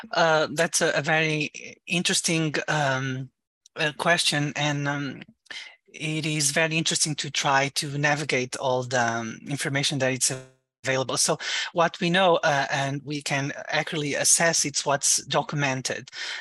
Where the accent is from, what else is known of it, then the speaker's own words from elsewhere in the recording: Portugal; So my background is a little diverse. I am from Europe, from Portugal